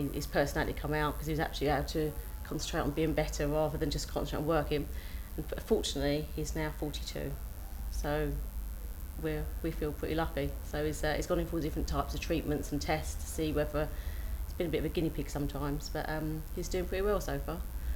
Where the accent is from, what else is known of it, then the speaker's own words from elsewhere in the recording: Barking, London, United Kingdom; I'm from Barking in Essex, which is more like East London. From a good, honest, hard-working family.